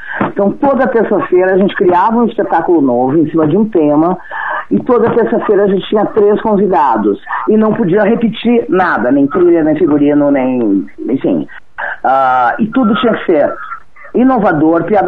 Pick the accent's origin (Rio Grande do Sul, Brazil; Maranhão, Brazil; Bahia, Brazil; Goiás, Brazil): Rio Grande do Sul, Brazil; now in São Paulo, Brazil; eu sou gaúcha, né? Quando eu cheguei em São Paulo, eu comecei a trabalhar de garçonete